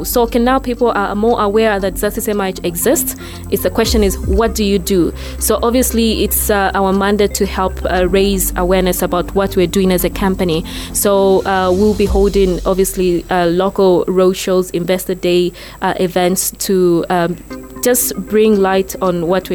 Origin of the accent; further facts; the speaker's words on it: Chingola, Copperbelt, Zambia; Everyone who grew up on the Copper Belt, I grew up on the Copper Belt in Chingola.